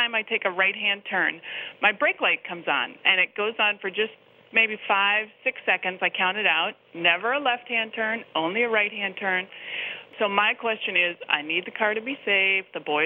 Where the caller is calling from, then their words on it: Anchorage, Alaska, United States; I'm calling from Anchorage, Alaska.